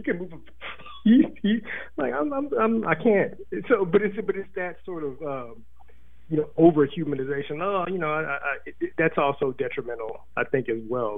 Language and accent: English; Texas, United States; I grew up in Texas, where our mascot was the Rangers, and the opposing team was the Comanches.